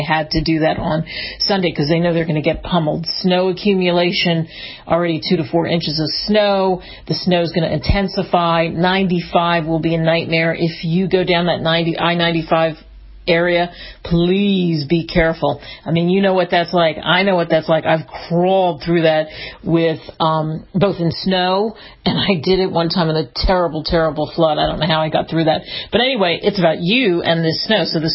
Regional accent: Pennsylvania, United States; some of them where I grew up outside of Philly, in Philly, Baltimore, New York City

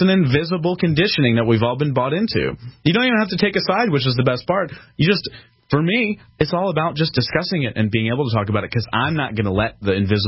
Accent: Philadelphia, Pennsylvania, United States; Growing up in Philadelphia, I saw some truly crazy people.

